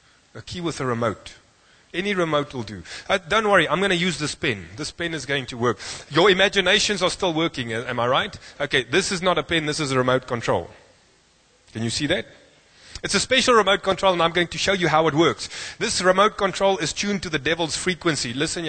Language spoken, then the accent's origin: English; South Africa; And because we are proudly South African, and because we actually can make some decent weapons